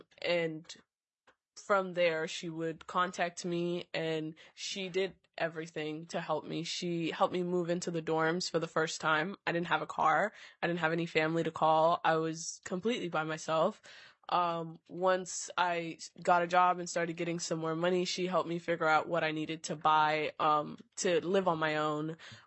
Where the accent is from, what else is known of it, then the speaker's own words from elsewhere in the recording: Anchorage, Alaska, United States; for the record, and I am representing myself. I am from Anchorage, Alaska, and currently attending the University of Alaska Anchorage